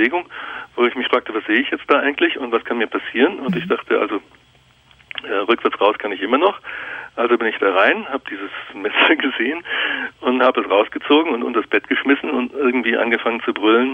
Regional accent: Germany; now in Zurich, Switzerland; obwohl ihr hört, ich bin ja Deutscher, aber ich bin seit 30 Jahren in Zürich

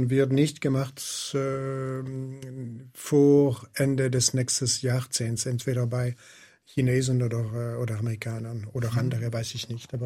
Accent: Switzerland; German is a second language; Aber ich glaubte, dass als Schweizer es war unmöglich.

